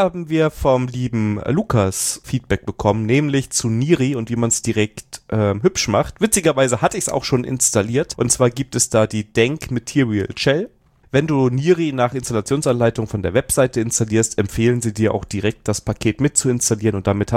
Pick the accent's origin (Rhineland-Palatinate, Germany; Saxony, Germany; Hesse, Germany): Rhineland-Palatinate, Germany; Koblenz; ich komme ja aus Rheinland-Pfalz, aus Koblenz.